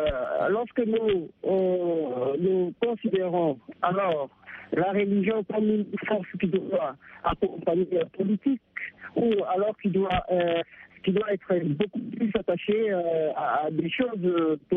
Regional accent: DR Congo; now in Canada; Je vous appelle à partir de Canada. Je suis congolais dans une province de la République.

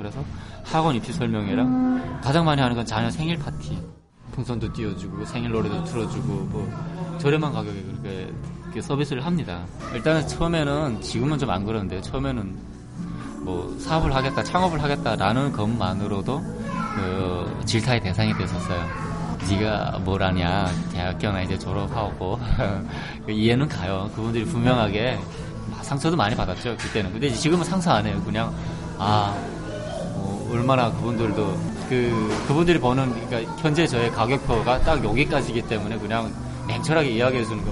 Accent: North Korea; now in South Korea; 제가 여기서 지금 남한 사람들하고 소통을 하고 있잖아요. 이 남한 사람하고 소통하고 있는 거는 지금 저랑 같은 북한 사람들도

